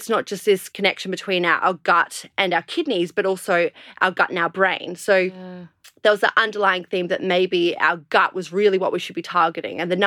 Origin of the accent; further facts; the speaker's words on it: Australia; accent: bogan; I'm from Australia, hence the slightly bogan accent.